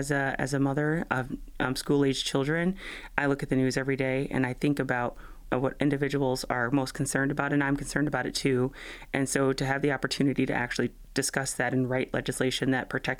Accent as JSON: {"language": "English", "region": "the South", "country": "United States", "said": "my family is a family of hunters. We're from the South."}